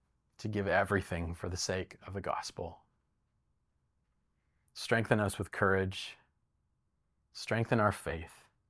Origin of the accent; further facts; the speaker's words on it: Canada; Sometimes I think that we as Canadian Christians are far too scared of losing the status that faith holds in our nation.